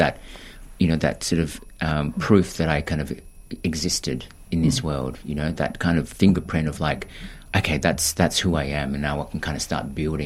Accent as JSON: {"language": "English", "country": "Philippines", "said": "I know that I'm from the Philippines, but I have no understanding of what culture is."}